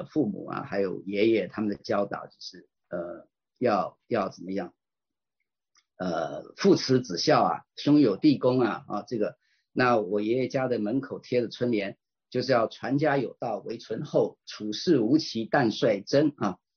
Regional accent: Taiwan; born there; 带着他这一系的家人，一家八口啊，就从中国河北辗转就逃到了台湾。那我算是台湾的二省第二代啊，我在台湾出生啊。

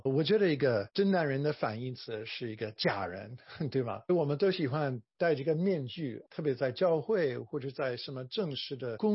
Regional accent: United States; Chinese is a second language; now in China; 因为中文是世界上的最难学的语言，对我们美国人来说。

